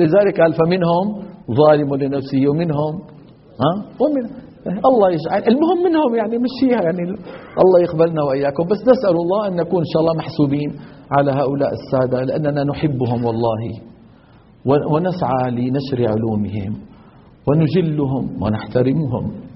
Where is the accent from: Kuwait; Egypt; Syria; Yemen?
Syria; في مثل عندنا بالشام بيقولوا شو لم الشامي على المغربي